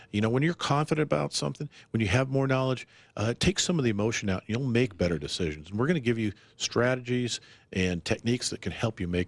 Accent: Arizona, United States; born or raised there; also born or lived in Chicago

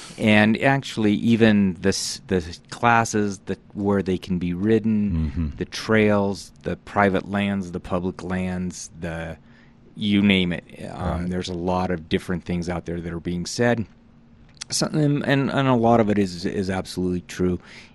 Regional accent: Louisville, Kentucky, United States; You know, I was born and raised in Louisville, so that was kind of a small town environment. You know, everybody knew everybody.

